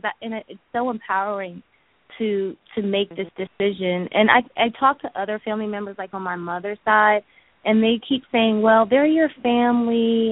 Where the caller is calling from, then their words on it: California, United States; calling from California.